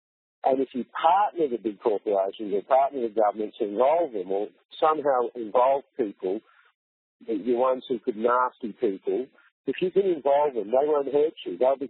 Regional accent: Australia; My home state in Australia the other day ran the whole state for a whole day on wind and sun power alone

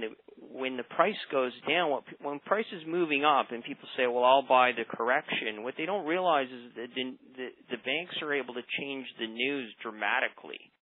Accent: Canada; I'm a Canadian

